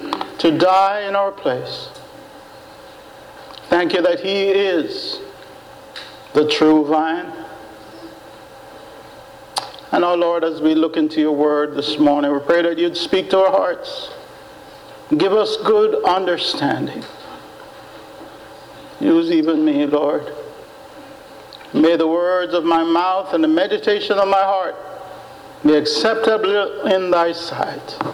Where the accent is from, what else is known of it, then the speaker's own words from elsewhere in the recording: Jamaica; When I was a boy growing up in Jamaica, we had a grapevine in the back of the yard.